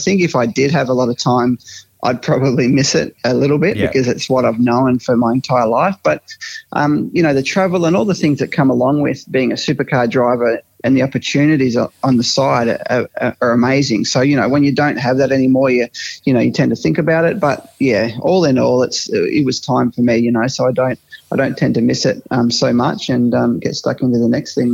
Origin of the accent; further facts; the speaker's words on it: Mildura, Victoria, Australia; growing up in Mildura, building things.